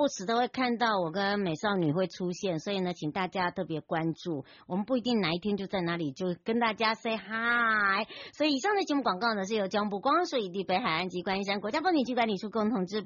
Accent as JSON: {"language": "Chinese", "town": "Hualien", "region": "Hualien County", "country": "Taiwan", "tie": "born or raised there", "said": "因为要带大家回到我的故乡之外哦"}